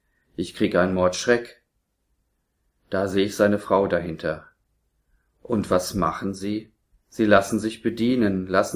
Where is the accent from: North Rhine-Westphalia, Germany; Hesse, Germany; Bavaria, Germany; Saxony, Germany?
Hesse, Germany; Urberach; Ich liebe Deutschland, bin ein Patriot. Ich bin doch Deutscher und Urberacher.